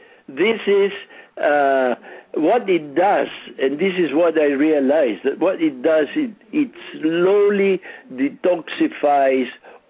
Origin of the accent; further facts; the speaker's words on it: Philippines; I'm fairly well known in the Philippine community. I'm a Filipino.